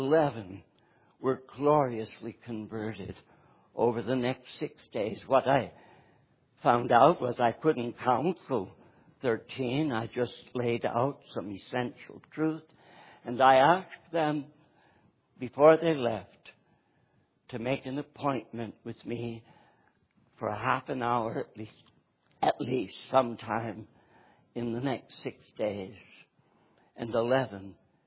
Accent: Northeast, United States; born there; I was born in the Northeast, was in a Presbyterian church at the time of my call to ministry, at the age of 12

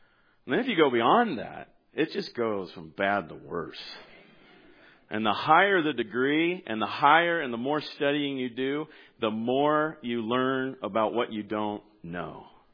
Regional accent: California, United States; Listen, I grew up in Central California. You know what you do in Central California? You stay. Okay? You don't move from there.

